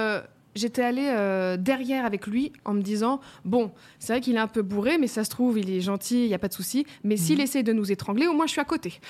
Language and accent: French; Sevran, Île-de-France, France; Quand j'étais petite, j'habitais à Sevran-Bodot, c'est une cité qui est un peu chaude.